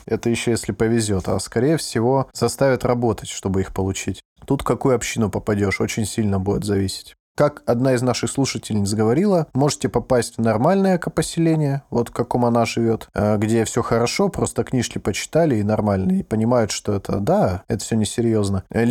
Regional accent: Russia; я сказала, что я из России.

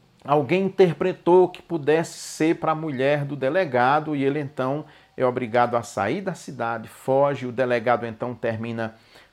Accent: Northeast Region, Brazil; Pelo menos lá na minha cidade, né?

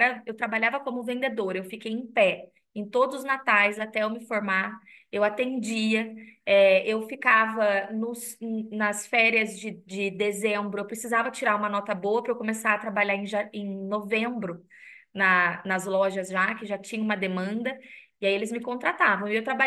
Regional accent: São João da Boa Vista, São Paulo, Brazil; mas eu sou de São João da Boa Vista, uma cidade super pequena, na época ainda menor, era ainda menor

